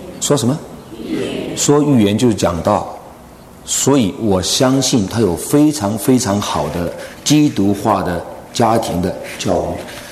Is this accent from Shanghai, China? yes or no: no; Guangdong, China; 因为我是广东人